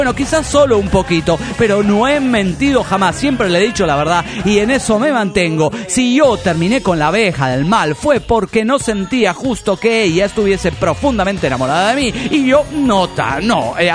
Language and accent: Spanish; Cuba; moved away; Yo sí, soy de Cuba.